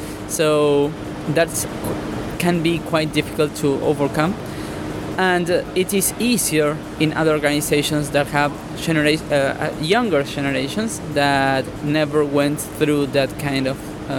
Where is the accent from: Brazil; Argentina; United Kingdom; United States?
Argentina; Buenos Aires; I'm from Buenos Aires. Mm-hmm. I'm based in Buenos Aires right now.